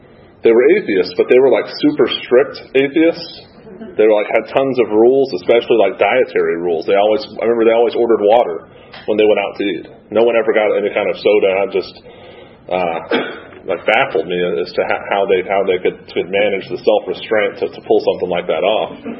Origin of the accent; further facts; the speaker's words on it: Newnan, Georgia, United States; born there; My mom's from Colorado, and although I was born in Noonan, Georgia, believe it or not.